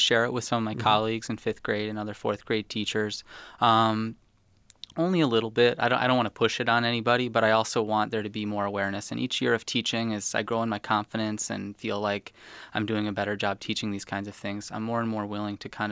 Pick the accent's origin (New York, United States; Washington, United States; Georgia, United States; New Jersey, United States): New York, United States; Webster; I never learned about the Rochester riots growing up in Webster.